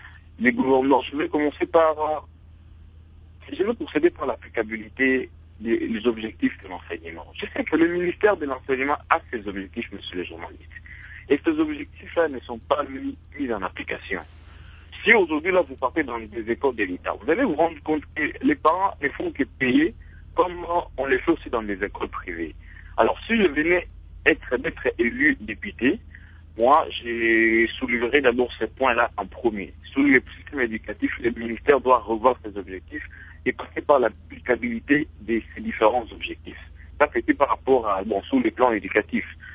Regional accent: DR Congo

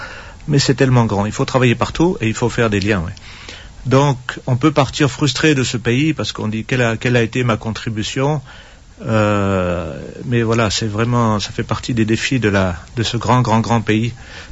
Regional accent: France; Je suis français, mais je voulais toujours travailler comme agronome à l'étranger.

